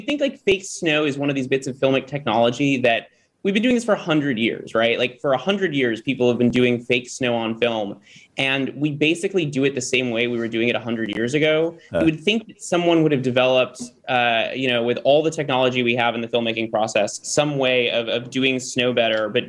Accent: Chicago, Illinois, United States; I'm from Chicago, and I remember growing up here and going to see movies that were supposed to be set in Chicago.

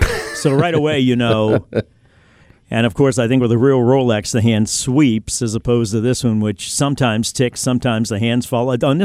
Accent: New Orleans, Louisiana, United States; I added that R on because I'm from New Orleans

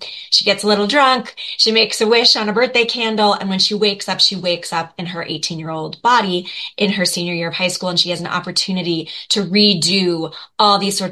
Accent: Glenview, Illinois, United States; So I grew up in Glenview.

